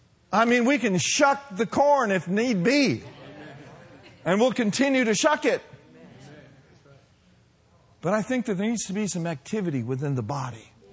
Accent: Minnesota, United States; Now, how many of you know I'm from Minnesota? Okay, home of the Vikings, home of the Twins. Home of the former North Stars. Home of the Bunnell Red Knights, where I went to high school and played.

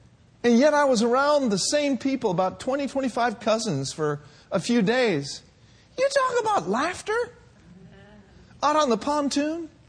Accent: Minneapolis, Minnesota, United States; And my dad grew up in Wisconsin, and I grew up in Minneapolis.

